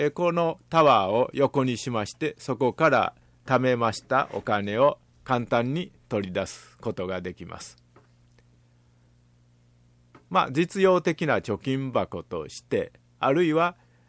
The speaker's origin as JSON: {"language": "Japanese", "region": "Osaka", "country": "Japan", "said": "例えば地元の大阪城、通天閣などのミニチュアを買ってきますと"}